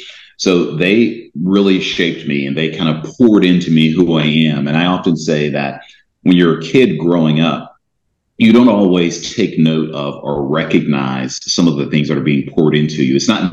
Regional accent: South Carolina, United States; moved away; I'm a Southerner by birth. I grew up in a town right outside of Charleston, South Carolina.

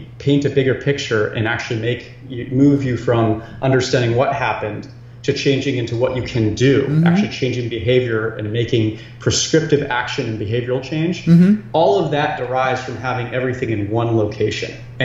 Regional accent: Maine, United States; I'm from the boonies of Maine.

